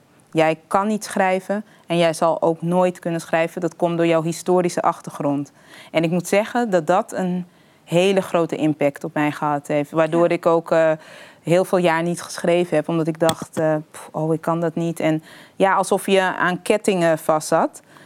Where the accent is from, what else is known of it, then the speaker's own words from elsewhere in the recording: Den Helder, North Holland, Netherlands; also born or lived in Curaçao; Ja, ik ben geboren op Curaçao en getogen in Den Helder